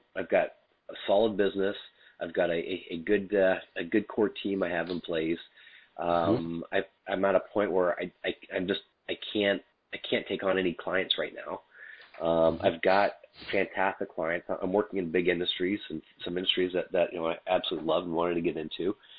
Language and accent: English; Canada; I'm from Canada, by the way.